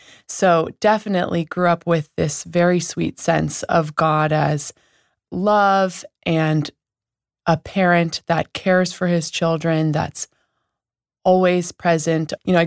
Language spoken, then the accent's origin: English; Wilton, Connecticut, United States; I grew up in Wilton, Connecticut, and both my parents raised me in Christian Science, and I grew up going to Christian Science Sunday School.